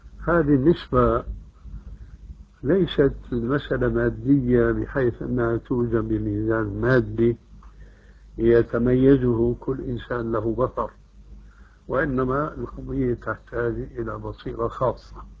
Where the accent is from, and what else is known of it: Syria